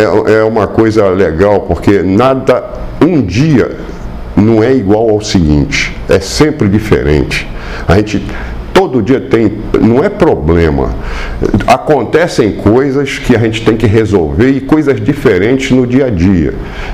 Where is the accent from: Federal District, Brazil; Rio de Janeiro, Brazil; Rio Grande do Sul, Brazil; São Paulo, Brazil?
Rio de Janeiro, Brazil; eu sou do Rio de Janeiro, estava no Rio